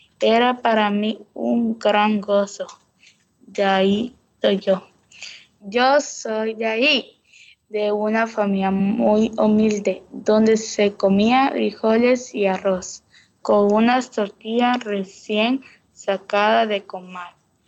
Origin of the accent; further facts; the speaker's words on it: San Miguel de Barrosa, Honduras; Yo soy de Honduras. Vengo de un pueblo muy pequeño que se llama San Miguel de Barrosa.